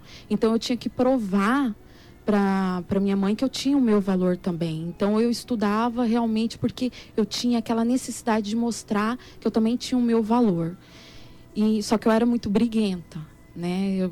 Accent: Dourados, Mato Grosso do Sul, Brazil; eu sou natural aqui de Dourados mesmo, nasci aqui. 36 anos vivendo nessa terra maravilhosa. E meu marido também, somos filhos da terra.

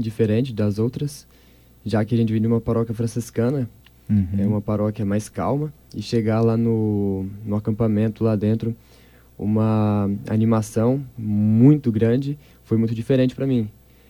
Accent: Itaporã, Mato Grosso do Sul, Brazil; De Itaporã.

